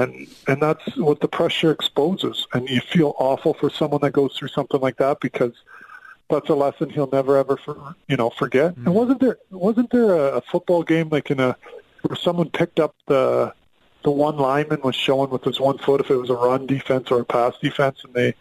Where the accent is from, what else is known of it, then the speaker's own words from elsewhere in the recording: Western Canada, Canada; Like, I'm from Western Canada and love it.